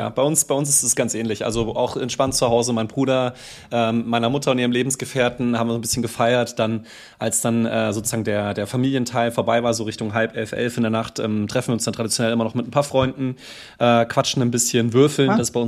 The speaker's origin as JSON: {"language": "German", "town": "Burkauen", "region": "Hesse", "country": "Germany", "tie": "born or raised there", "also_born_or_lived": "Frankfurt", "said": "ich bin ja zwar in Frankfurt geboren, aber in Osthessen, der Ort heißt Burkauen, das ist so in der Nähe von Fulda, könnt ihr mal googeln, ganz nette Gegend da, aber da ist halt natürlich nicht viel"}